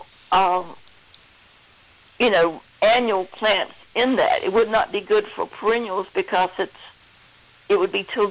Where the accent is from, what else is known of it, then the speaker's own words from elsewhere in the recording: the South, United States; I grew up in the South and we have stuff blooming all the time. Even in the middle of winter, we have camellias blooming